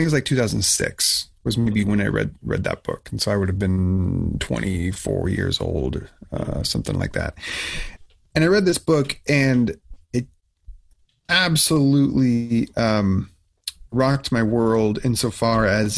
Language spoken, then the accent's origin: English; Oregon, United States; now in San Diego, United States; But anyway, yes, Oregon, born and raised in Oregon. And now I live in San Diego.